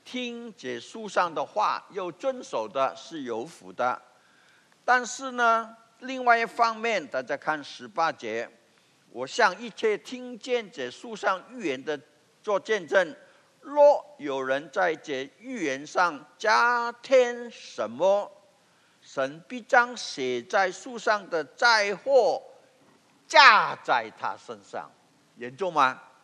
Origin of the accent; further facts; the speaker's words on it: Hong Kong; first language Cantonese; Chinese is a second language; also born or lived in New York; 因为我的第一语言是广东话，我是香港长大的，第二语言是英语，普通话是70年代在纽约学的，所以是我的第三语言